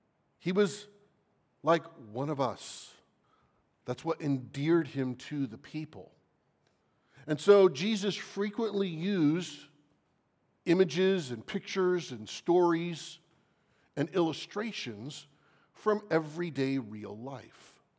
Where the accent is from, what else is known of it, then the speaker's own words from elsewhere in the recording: California, United States; also born or lived in Florida; As a Californian and someone who lived in Florida for a few years, I know what it's like to have plentiful fruit trees